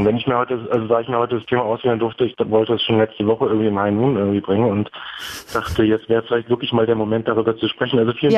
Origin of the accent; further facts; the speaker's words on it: Berlin, Germany; Aber als Berliner, also ich habe mich mit meinem Nachnamen, ich muss ihn jetzt hier nicht nennen, aber ich habe mich da unsicher gefühlt.